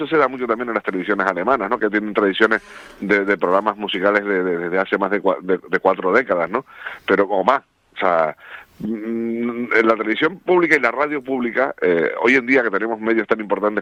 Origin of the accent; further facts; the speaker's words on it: Canary Islands, Spain; una versión descafeinada de cómo somos los canarios